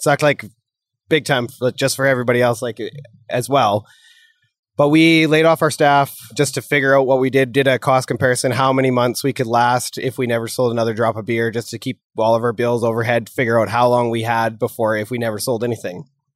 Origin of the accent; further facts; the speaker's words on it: Canada; We're Canadian.